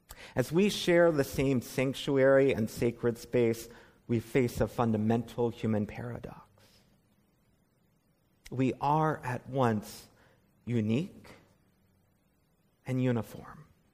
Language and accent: English; North Carolina, United States; I would explain, well, I'm from North Carolina. I don't think you know my people.